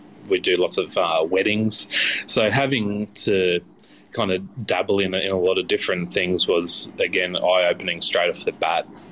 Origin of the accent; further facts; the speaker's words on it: Chinchilla, Queensland, Australia; So growing up in Chinchilla, being regional, it was a bit difficult to get chefs out there.